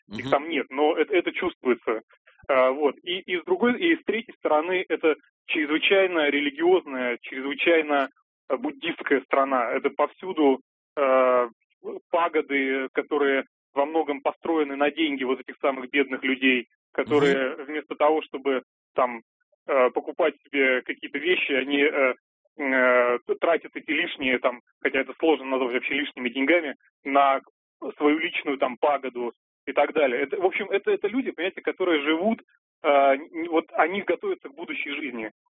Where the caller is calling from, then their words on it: Moscow, Russia; Я из Москвы.